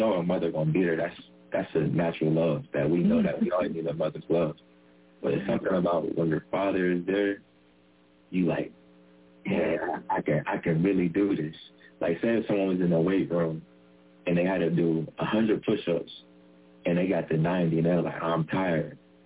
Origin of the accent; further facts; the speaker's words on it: Steubenville, Ohio, United States; If I'm from Steubenville, I walk the same halls in Hardin Middle School, Steubenville Big Red.